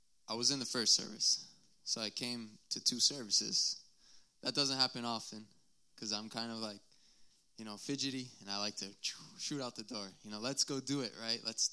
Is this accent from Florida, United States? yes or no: no; Connecticut, United States; I'm from Connecticut, but I've gone all around, and I like to eat.